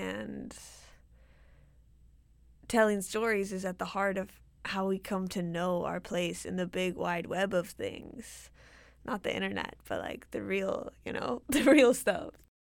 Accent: Vancouver, British Columbia, Canada; British, and I live in so-called British Columbia, Canada. I grew up in East Vancouver, East

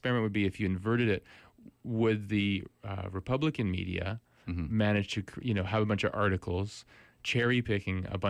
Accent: Canada; perhaps us being Canadian

